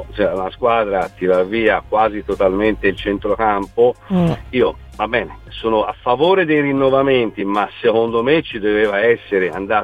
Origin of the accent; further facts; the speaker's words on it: Florence, Tuscany, Italy; ma io sono fiorentino, sono nato a Firenze